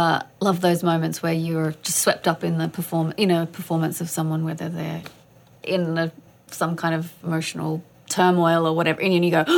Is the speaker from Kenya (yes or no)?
no; Australia; I'm from Australia, so the films I grew up doing are all like that.